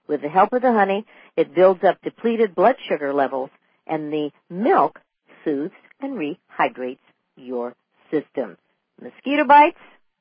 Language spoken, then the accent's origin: English; Pacific Northwest, United States; In fact, most of the time, we'll tell people when we're from the Pacific Northwest that you don't grow old in the Pacific Northwest, you rust.